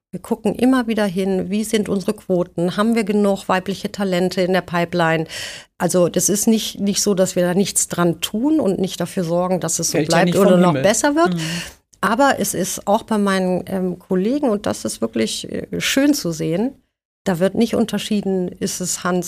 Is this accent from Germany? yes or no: yes; Rhineland, Germany; born there; now in Frankfurt, Germany; Ich bin ja gebürtige Rheinländerin